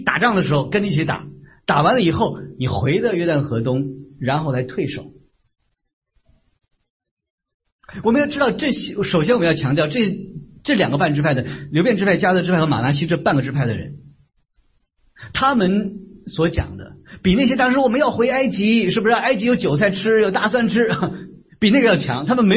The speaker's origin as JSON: {"language": "Chinese", "region": "New York", "country": "United States", "said": "我来自纽约，上周纽约上周呢有一样的土特产啊"}